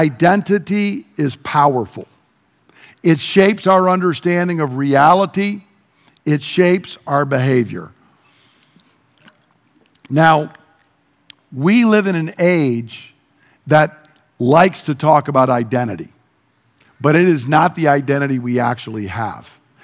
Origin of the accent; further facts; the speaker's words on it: United States; I am a male, I am gonna vote in political things, I am an American, I serve as a Marine.